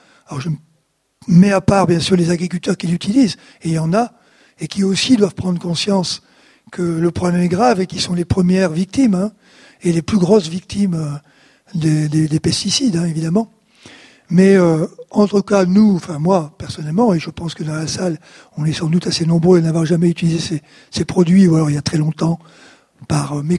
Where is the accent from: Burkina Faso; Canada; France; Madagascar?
France; Occitanie; Je viens d'Ariège, je ne sais pas si vous connaissez l'Ariège, mais c'est une région, une jolie région.